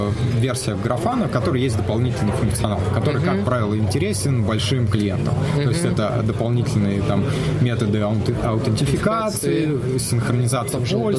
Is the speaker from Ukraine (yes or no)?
no; Russia; сейчас я единственный разработчик из России.